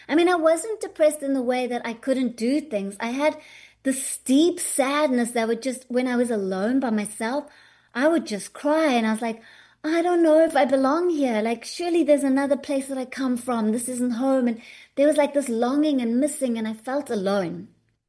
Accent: South Africa; born there

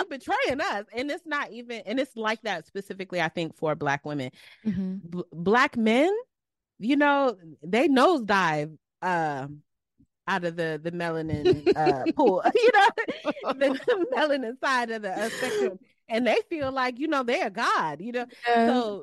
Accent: United States; because I'm Black American, and I have lived with these tribal agreements

